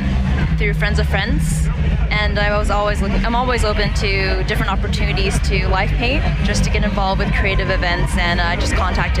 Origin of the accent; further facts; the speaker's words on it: Cerritos, California, United States; I'm from L.A., and I was born in Cerritos, California, and grew up in a fairly privileged, in a privileged childhood.